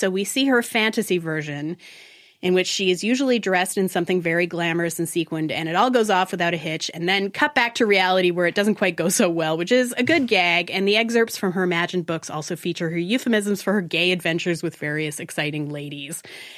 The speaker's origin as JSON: {"language": "English", "country": "Canada", "moved": "yes", "said": "I am Canadian. There were Canadian jokes I didn't get because I haven't lived there for so long."}